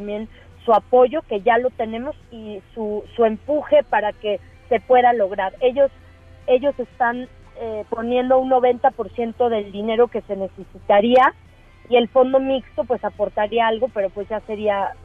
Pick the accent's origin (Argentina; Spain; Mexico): Mexico; es parte de nuestra cultura y de nuestra vida como mexicanos